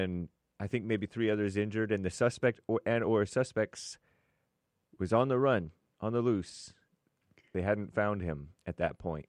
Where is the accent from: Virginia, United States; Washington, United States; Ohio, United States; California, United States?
Virginia, United States; Spotsylvania; Spotsylvania is my hometown.